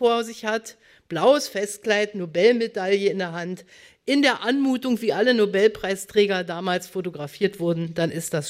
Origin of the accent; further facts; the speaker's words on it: East Germany, Germany; Ich war ja so eine doppelte Minderheit. Ich war Ostdeutsche und Frau.